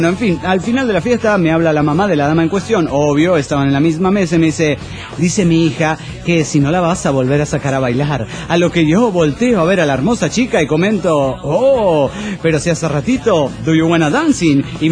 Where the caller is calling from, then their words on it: Ecatepec, State of Mexico, Mexico; de Catepec